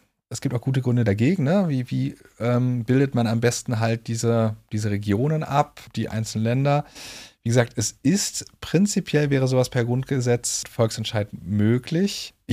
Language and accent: German; North Rhine-Westphalia, Germany; ich bin Rheinländer, ich komme aus Nordrhein-Westfalen